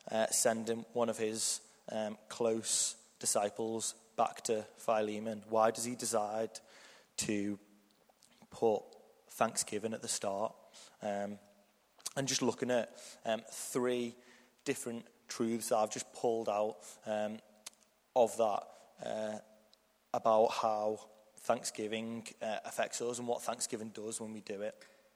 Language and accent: English; Liverpool, North West England, United Kingdom; accent: Scouse; I'm from Liverpool, so got the beautiful Scouse accent for the next 15 minutes.